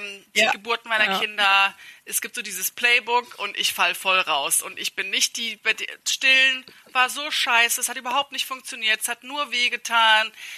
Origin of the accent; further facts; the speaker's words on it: Germany; accent: German; ich erlaube mir mit meinem deutschen Akzent im Englischen auf die Bühne zu gehen